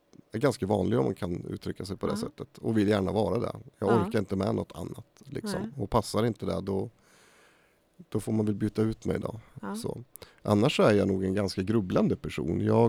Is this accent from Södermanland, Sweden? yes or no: yes; Eskilstuna, Södermanland, Sweden; jag är uppvuxen här i Eskilstuna och klassisk arbetarfamilj.